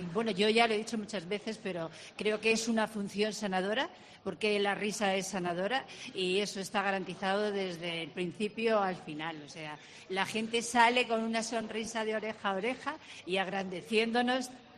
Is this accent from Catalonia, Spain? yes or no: no; Castilla-La Mancha, Spain; en mi pueblo, por ejemplo, yo soy de la Alcarria